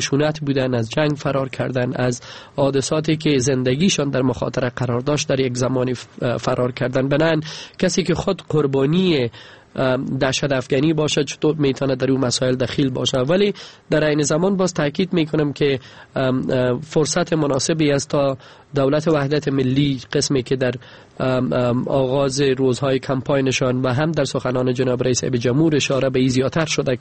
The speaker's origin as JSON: {"language": "Persian", "country": "Afghanistan", "said": "به عنوان یک افغان"}